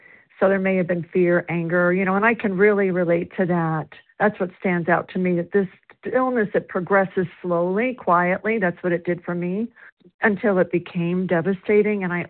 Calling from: South Carolina, United States

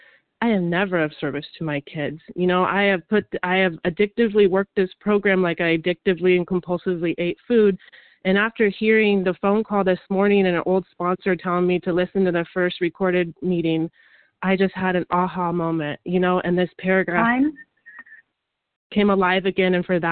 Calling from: California, United States; in California, and I'm a compulsive overeater.

